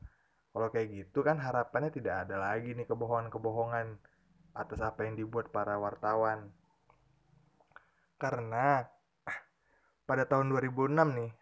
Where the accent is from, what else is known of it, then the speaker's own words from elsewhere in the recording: Lampung, Indonesia; Saya adalah mahasiswa KPI. Asal saya dari Lampung.